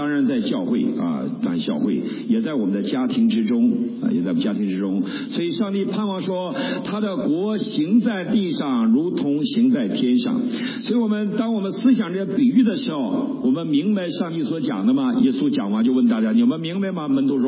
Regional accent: Northeast China, China; 那我是东北人，那我又觉得麦子都是我们东北的，对吧，这个就不对了，这个地域观念

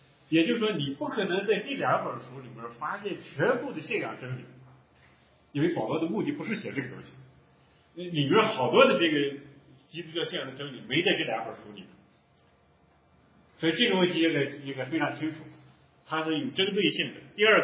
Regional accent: China; 因为我们作为中国人，中东的事距我们2000公里以外

